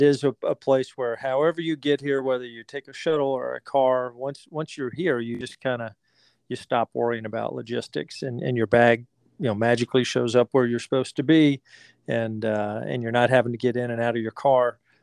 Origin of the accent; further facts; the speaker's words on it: Augusta, Georgia, United States; I grew up in Augusta, Georgia, first of all, so I was in the shadows of a well-known golf facility